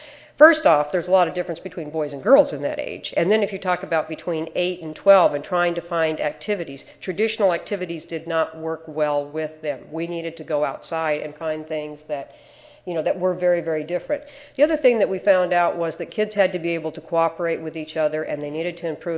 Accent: Cleveland, Ohio, United States; We're from Cleveland, Ohio, and it's snowing there.

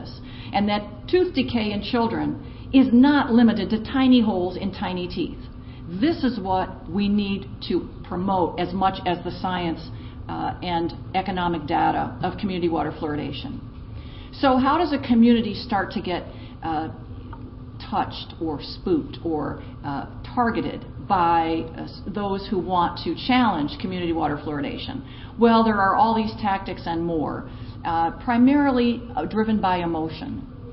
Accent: Michigan, United States; And I'm from Michigan originally, and we take community water fluoridation very seriously

